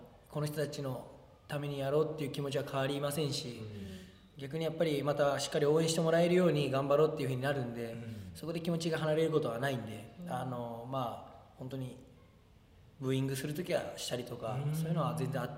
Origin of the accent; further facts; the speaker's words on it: Kumamoto, Japan; やっぱこの地元の熊本で1回そういう経験をしたかったなっていうのが